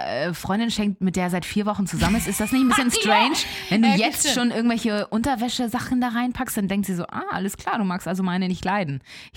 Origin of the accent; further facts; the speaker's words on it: Elmshorn, Schleswig-Holstein, Germany; aus Elmshorn, wo ich herkomme.